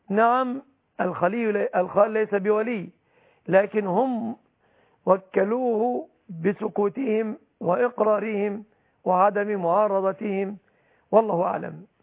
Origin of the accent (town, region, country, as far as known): Egypt